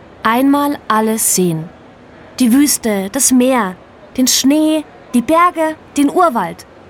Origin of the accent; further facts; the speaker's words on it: Hamburg, Germany; born there; In meiner Geburtsstadt Hamburg geht es los.